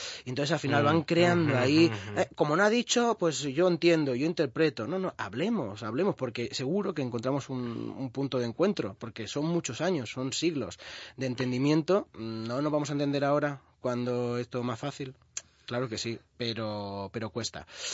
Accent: Catalonia, Spain; now in Madrid, Spain; siendo catalán y viviendo en Madrid, sintiéndose, yo sintiéndome muy parte de Cataluña, muy orgulloso de ser catalán y y también muy, muy, muy, muy feliz de formar parte del conjunto de España.

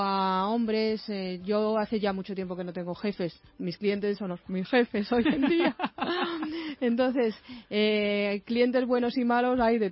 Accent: Spain; como somos españoles y hemos trabajado juntos aquí

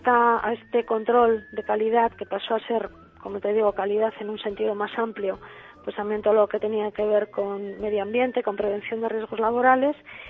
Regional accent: La Rioja, Spain; siendo agrónomo y siendo riojana

